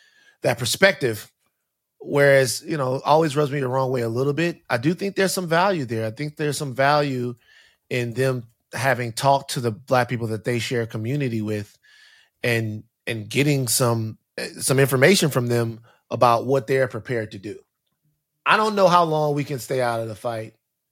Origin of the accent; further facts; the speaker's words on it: Louisiana, United States; I'm from South Louisiana, and my introduction to America was through disparity.